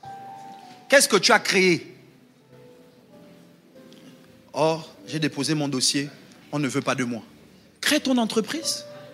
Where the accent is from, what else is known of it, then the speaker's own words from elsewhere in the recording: Port-Gentil, Ogooué-Maritime, Gabon; J'ai grandi à Port-Gentil